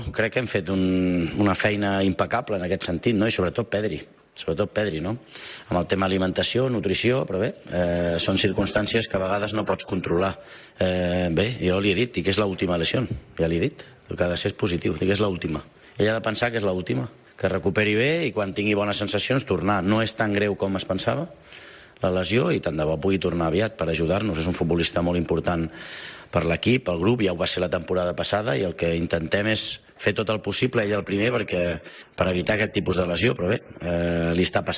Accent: Terrassa, Catalonia, Spain; de hecho somos los dos de Terrassa, ¿no?

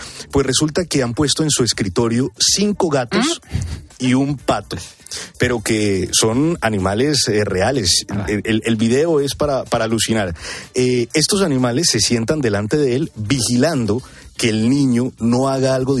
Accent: Colombia; hace algunos días en mi país, en Colombia

